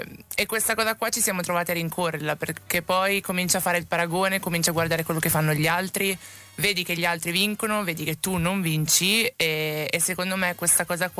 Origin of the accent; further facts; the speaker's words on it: Busto Arsizio, Lombardy, Italy; Ma sì, poi sono cresciuta a Buster Sizio, periferia di Milano